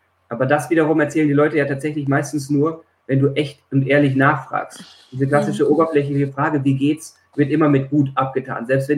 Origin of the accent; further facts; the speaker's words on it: Baden-Württemberg, Germany; ich bin ursprünglich aus der Nähe von Stuttgart, jetzt nicht unbedingt so katholisch wie München